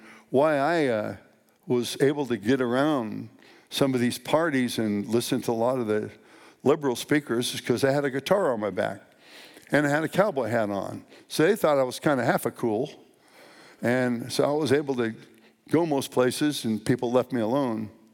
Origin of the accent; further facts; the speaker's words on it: Long Beach, California, United States; that's why I'm here from Long Beach, California.